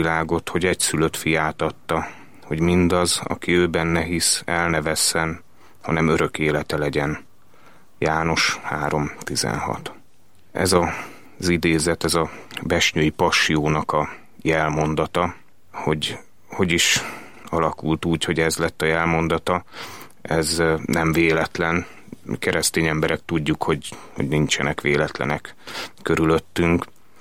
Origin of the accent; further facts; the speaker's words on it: Gödöllő, Pest, Hungary; Én Mária besnyői születésű vagyok, Gödöllő Mária besnyői részén születtem. Egész pontosan a Mária besnyői, most már bazilika, akkor még Kegyhely tövében nőttem föl a Hétház utcában, ami közvetlen ott a Kegyhelynek a terén